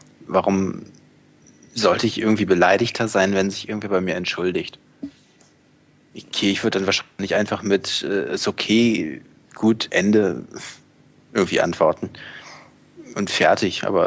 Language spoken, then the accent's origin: German; Bremen, Germany; now in Hamburg, Germany; Also ich muss dazu sagen, ich bin im Großraum Bremen aufgewachsen und wohne jetzt im Großraum Hamburg.